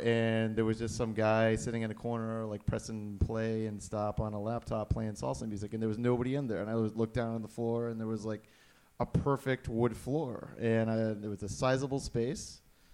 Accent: Dallas, Texas, United States; I'm from Dallas.

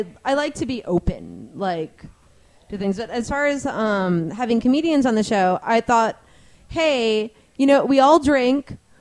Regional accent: Rochester, New York, United States; Rochester, New York.

